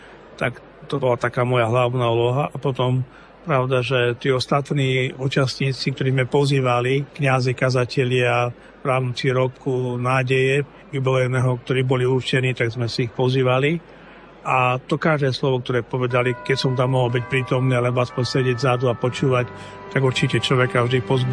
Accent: Stará Ľubovňa, Prešov Region, Slovakia; born there; prišli 4 autobusy či ďalekých farností od môjho rodiska, od Ľubovne

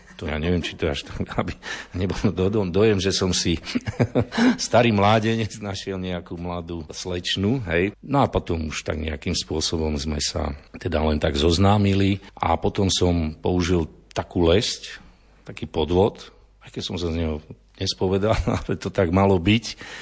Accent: Sobrance, Košice Region, Slovakia; Nie som rodák odtiaľto, pochádzam z východu Slovenska, zo Zemplína, zo Sobraniec.

